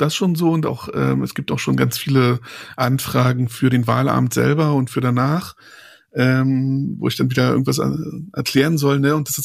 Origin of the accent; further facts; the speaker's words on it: Berlin, Germany; now in Brandenburg, Germany; ich bin in Ost-Berlin geboren und aufgewachsen und ich bin auch immer noch identitär doch sehr stark der Ost-Berlin verwachsen, bin aber schon lange, weil meine Eltern nach Brandenburg gezogen sind, ich da lange gemeldet war und mittlerweile selber in Brandenburg lebe, wahlberechtigt in Brandenburg